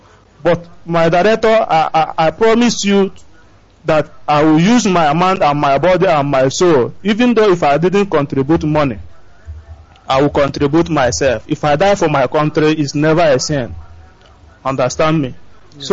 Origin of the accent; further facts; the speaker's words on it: Umuigboke, Ebonyi, Nigeria; now in Dakar, Senegal; I'm calling from Dakar, Senegal. I hail from Umuigboke, Ugulangu, in Ohoza, local government of Ebonyi State.